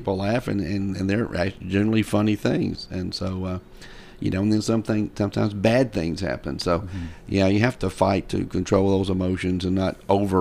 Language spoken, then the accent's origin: English; Tennessee, United States; from when you and I were here growing up in Rutherford County, it was a lot different.